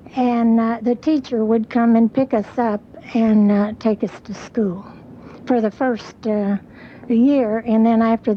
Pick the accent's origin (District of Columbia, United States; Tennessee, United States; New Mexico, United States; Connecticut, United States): Tennessee, United States; Harrogate; I was born in Tennessee.